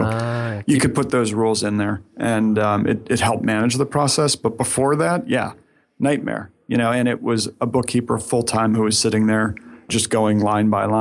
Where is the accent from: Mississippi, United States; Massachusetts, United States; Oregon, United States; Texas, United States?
Massachusetts, United States; Boston; also born or lived in New York; I'm from Boston, so... but no, even when he went up, you know, his last game in Fenway, he had a standing ovation